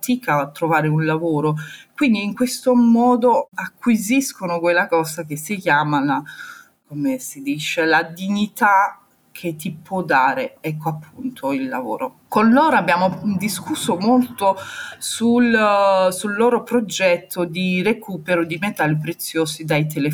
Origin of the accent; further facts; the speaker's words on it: Romania; siamo stati in 10, due ragazzi italiani, io rumena